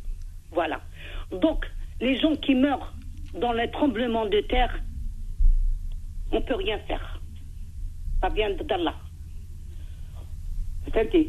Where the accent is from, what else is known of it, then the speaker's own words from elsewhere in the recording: Blida, Blida Province, Algeria; also born or lived in Algiers; Je suis de la Casbah aussi.